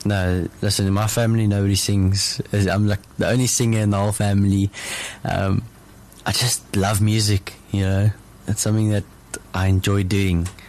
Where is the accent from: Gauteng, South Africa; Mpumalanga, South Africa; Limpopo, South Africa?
Gauteng, South Africa; Pretoria; also born or lived in Cape Town, South Africa; I'm 18 years of age. I was born in Cape Town and moved to Pretoria when I was about 2 years old.